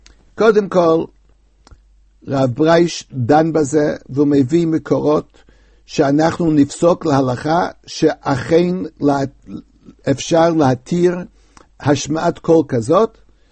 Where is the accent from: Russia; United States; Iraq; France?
United States; הנושא הזה הוא מאוד מאוד היה חשוב בילדותי בארצות הברית.